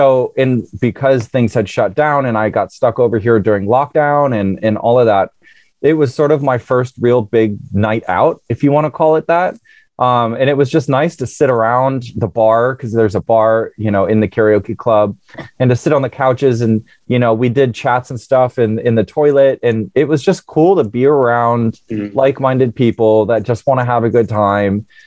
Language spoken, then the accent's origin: English; United States; it has been daunting for me as an American to sort of shed that, perfect skin of, sometimes what we portray